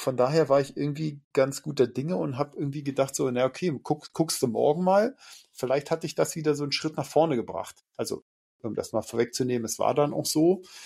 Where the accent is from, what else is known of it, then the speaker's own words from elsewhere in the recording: Germany; Und dann habe ich doch gesagt, ja, natürlich, wir sind doch Deutsche.